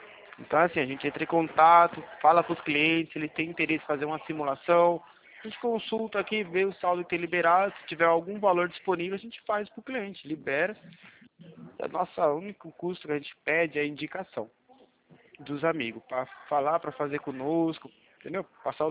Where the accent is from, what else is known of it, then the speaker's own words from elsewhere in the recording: Leme, São Paulo, Brazil; Eu sou aqui de São Paulo, amigo. Eu sou do interior, tá? De Leme.